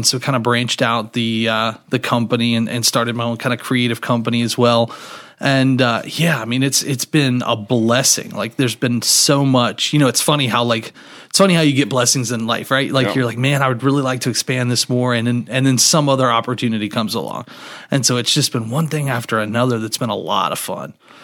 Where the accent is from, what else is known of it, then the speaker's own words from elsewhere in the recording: Raleigh, North Carolina, United States; I grew up in Raleigh. Went to high school up at Wakefield High School in Raleigh.